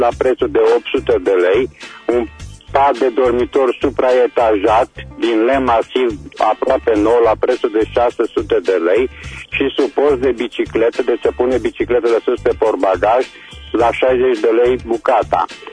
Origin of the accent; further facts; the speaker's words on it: Reșița, Caraș-Severin, Romania; sunt din Reșița